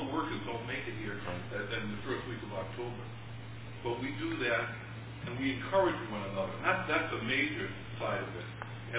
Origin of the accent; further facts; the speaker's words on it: Bristol, Connecticut, United States; from Bristol, Connecticut.